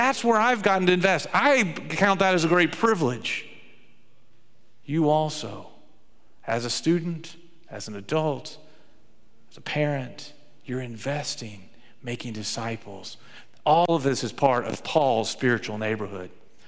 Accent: Texas, United States; My wife and I grew up in Texas. I know the accent's not always there

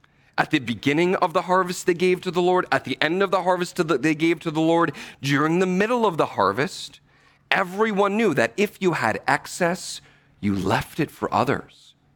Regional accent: Stouffville, Ontario, Canada; I grew up in Stouffville, went to school for university in Virginia.

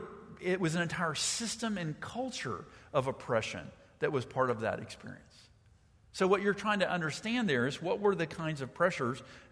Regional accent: Charleston, United States; Where I grew up in Charleston, very secular, very secular.

